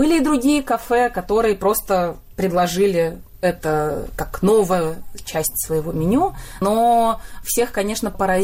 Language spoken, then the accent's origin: Russian; Saint Petersburg, Russia; now in Israel; Москвичи меня почему-то все окрестили москвичкой, хотя я очень держусь, что я из Петербурга, со своими замашками.